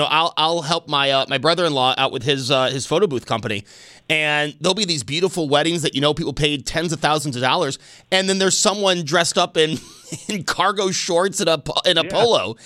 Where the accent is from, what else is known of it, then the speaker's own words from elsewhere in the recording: Amherst, New York, United States; I grew up in Amherst, you know, the rough and tough streets of Amherst.